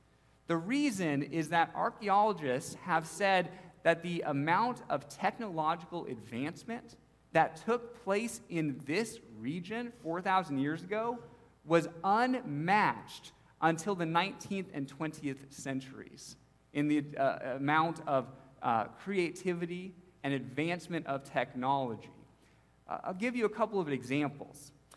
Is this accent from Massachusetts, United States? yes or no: no; Charlotte, North Carolina, United States; I said, well, I'm from Charlotte.